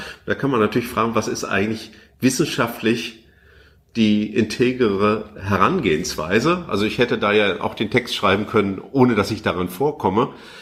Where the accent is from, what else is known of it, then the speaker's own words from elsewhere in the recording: East Germany, Germany; als Ostdeutscher